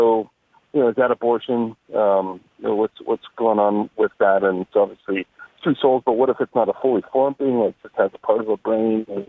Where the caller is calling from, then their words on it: Covington, Kentucky, United States; I'm calling from Northern Kentucky, which is Covington.